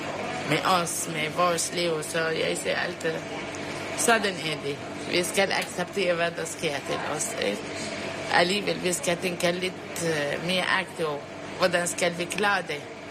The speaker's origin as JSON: {"language": "Danish", "country": "Lebanon", "lives_now": "Denmark", "said": "Jeg har selv levet krig i Libanon, ikke? Jeg kommer fra Libanon, så jeg har set mange ting."}